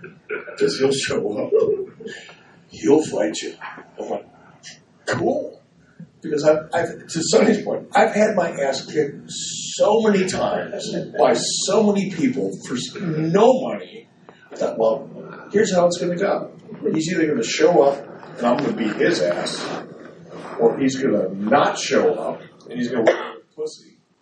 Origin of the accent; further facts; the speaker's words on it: Detroit, Michigan, United States; So I grew up in Detroit for fuck's sake.